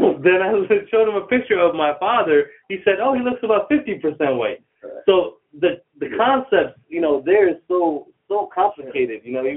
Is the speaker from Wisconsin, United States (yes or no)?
no; New York, United States; also born or lived in Tripoli, Libya; now in Connecticut, United States; I grew up in New York. I was actually born in Tripoli, Libya. Came to New York when I was about 5-6 years old. Grew up in Grand Concourse, New York. And I was there for 25 years, then moved to Connecticut.